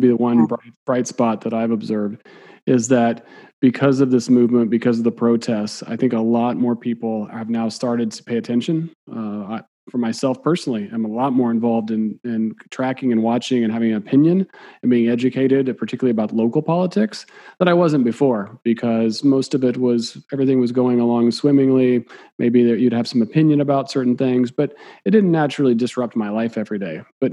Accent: Midwest, United States; I grew up in the Midwest, small town, and I can tell you it was always there growing up.

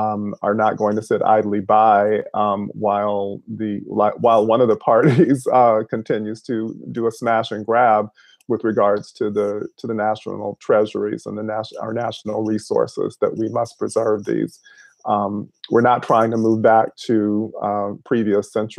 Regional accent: Holly Springs, Mississippi, United States; my hometown, which is Holly Springs, Mississippi, which is where I'm with you from now, which is in Marshall County.

